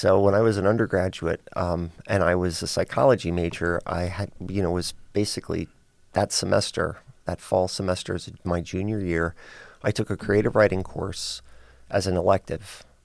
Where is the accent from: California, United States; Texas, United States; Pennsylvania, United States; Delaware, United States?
Pennsylvania, United States; also born or lived in Minnesota / Alabama; This is closer to what I grew up. You know, I grew up in Pennsylvania, so, you know, the season's changing and things.